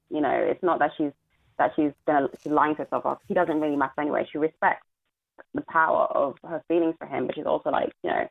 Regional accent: Nigeria; And also, I'm Nigerian.

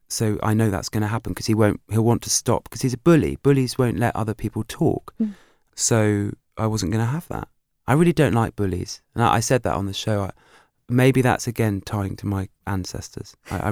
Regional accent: South East England, United Kingdom; I was from Berkshire.

